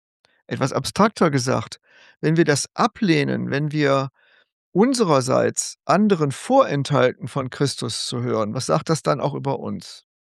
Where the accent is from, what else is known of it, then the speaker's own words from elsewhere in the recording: North Rhine-Westphalia, Germany; Ich bin Westfale